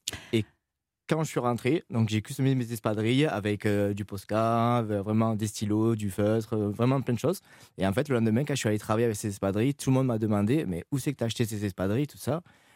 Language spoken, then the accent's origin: French; Perpignan, Occitanie, France; comme je suis vraiment du Sud, je suis de Perpignan.